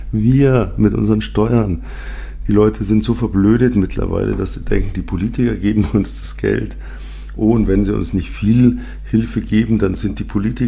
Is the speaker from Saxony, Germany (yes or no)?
no; Munich, Bavaria, Germany; Und man hat halt verdammt nochmal als Münchner, wusste man halt, wie man A, Winterreifen hat